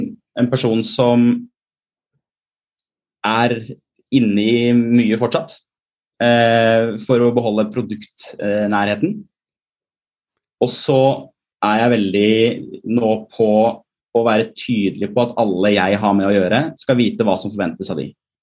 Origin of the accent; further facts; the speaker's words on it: Gjøvik, Innlandet, Norway; jeg kommer fra Gjøvik, der har vi en sånn som heter fastland